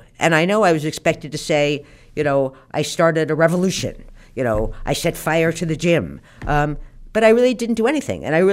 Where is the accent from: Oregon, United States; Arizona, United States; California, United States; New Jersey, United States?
New Jersey, United States; I knew how to drive because I was from New Jersey, so I knew how to drive.